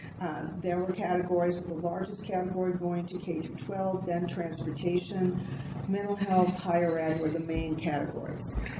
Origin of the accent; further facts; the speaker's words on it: Colorado, United States; I don't have the votes because I'm from the Western Slope